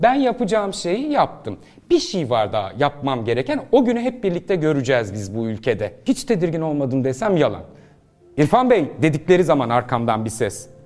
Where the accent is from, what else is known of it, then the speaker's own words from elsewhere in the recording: Ankara, Turkey; Ben Ankara'da doğdum, büyüdüm. Tabii. Ankara'da doğdum, büyüdüm. Ve mesleğe ilk Ankara'da başladım. Muhabirlik yaptım 10-12 yıl Ankara'da. Adım adım bütün sokaklarını gezdim.